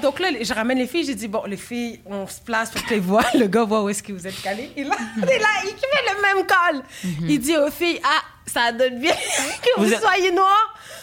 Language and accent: French; Montreal, Quebec, Canada; nous, on vient de Montréal en plus.